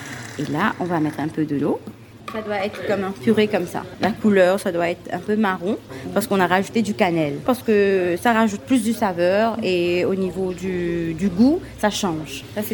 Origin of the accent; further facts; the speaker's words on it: Mauritius; Chez nous, à Maurice, on prépare le biryani plus précisément avec la cuisse de poulet.